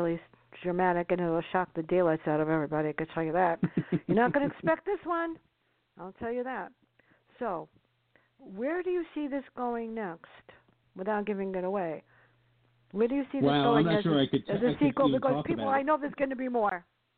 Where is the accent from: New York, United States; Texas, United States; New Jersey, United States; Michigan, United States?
New York, United States; Bronx; it's a true story growing up in the South Bronx with my sister.